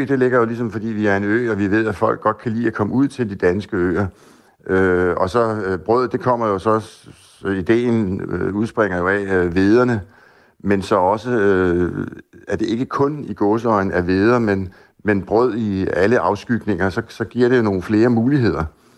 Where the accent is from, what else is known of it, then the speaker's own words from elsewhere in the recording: Copenhagen, Capital Region, Denmark; now in Ærø, Denmark; nu er jeg ikke selv ærøboer, så jeg er ikke den bedste til at vurdere det. Jeg kommer fra København, jeg kom herover for 6 år siden, så jeg har også indimellem svært ved at forstå, når man sådan virkelig hører ærøsk dialekt.